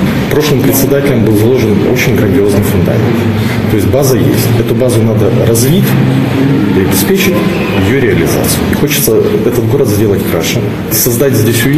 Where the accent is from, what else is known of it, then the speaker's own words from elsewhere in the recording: Brest, Brest Region, Belarus; born there; Я родился в Бресте.